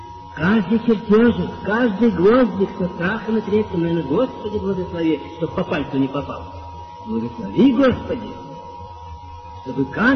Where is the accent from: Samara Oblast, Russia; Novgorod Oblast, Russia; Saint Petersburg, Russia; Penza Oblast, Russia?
Samara Oblast, Russia; Samara; я сам из Самары.